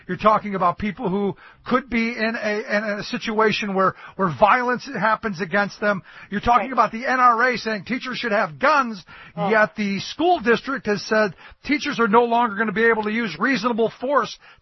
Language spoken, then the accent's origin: English; Cleveland, Ohio, United States; And when I was a kid growing up in the 70s, growing up in Cleveland, the area that I lived